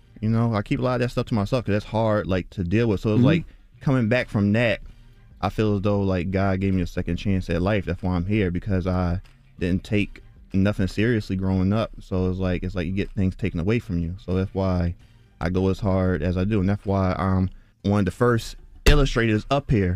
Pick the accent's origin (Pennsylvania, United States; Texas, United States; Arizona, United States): Pennsylvania, United States; Philadelphia; Yeah, I'm from North Philly, born and raised. I just drew all my life.